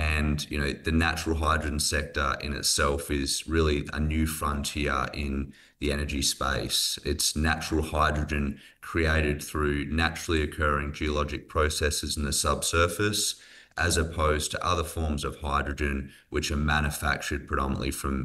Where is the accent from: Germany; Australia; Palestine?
Australia; now in United States; I'm not from around here. I've spent half of my career in the United States, but I'm from Australia.